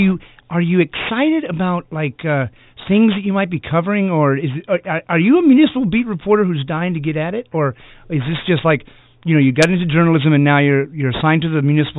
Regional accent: Texas, United States; I'm not of the woods. I grew up in Texas, and I was an anomaly.

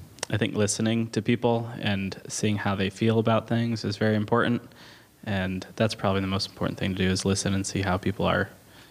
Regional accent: Grand Rapids, Michigan, United States; I grew up in Grand Rapids, and it's not the same.

